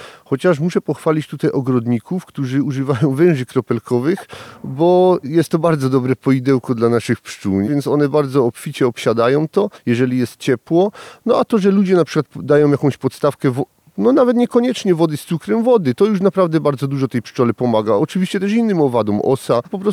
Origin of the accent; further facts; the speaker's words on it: Kuźnia Raciborska, Silesian Voivodeship, Poland; Jestem pszczelarzem z Kuźni Raciborskiej.